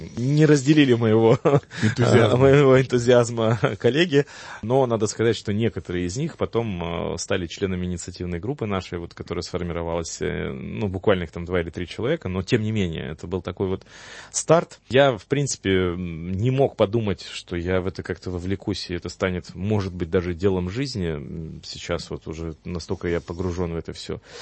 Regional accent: Moldova; нас объединяет то, что мы оба родом из Молдавии.

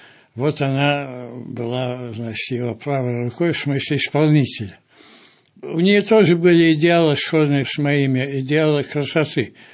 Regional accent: Moscow, Russia; Вот я коренной москвич, дитя Арбата

